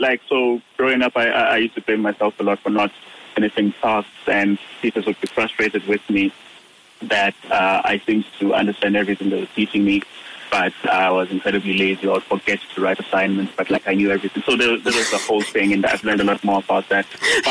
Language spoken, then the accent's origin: English; South Africa; growing up in South Africa, you have that idea that things that are technological or scientific, they're not for us. They're not for us, black people.